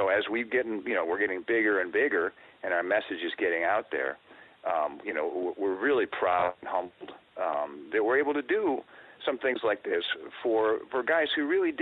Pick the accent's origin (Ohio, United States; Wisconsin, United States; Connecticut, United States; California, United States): Wisconsin, United States; I grew up in Wisconsin, and one thing we just treasured there was the Green Bay Packers